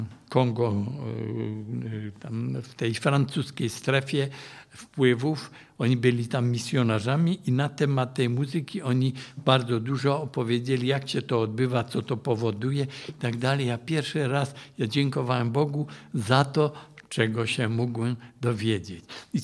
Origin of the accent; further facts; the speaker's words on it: Cieszyn, Silesian Voivodeship, Poland; Ja jako chłopak obserwowałem Żydów, u nas w Cieszynie ich było dużo, było 6 synagog nawet